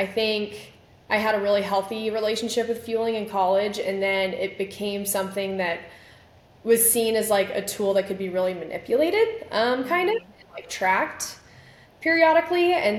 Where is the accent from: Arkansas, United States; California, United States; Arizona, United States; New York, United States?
Arizona, United States; Like there was just, I'm from Arizona. Like that was just not gonna happen.